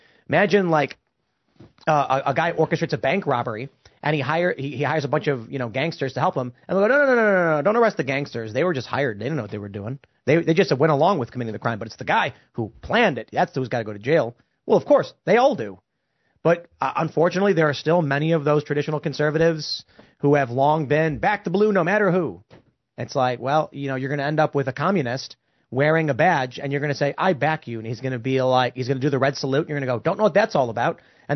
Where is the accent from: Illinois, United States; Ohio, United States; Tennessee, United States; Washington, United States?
Illinois, United States; Chicago; Growing up in Chicago, a homeless guy was attacking my family's business, banging on the windows, trying to break it, and the police did not show up for it.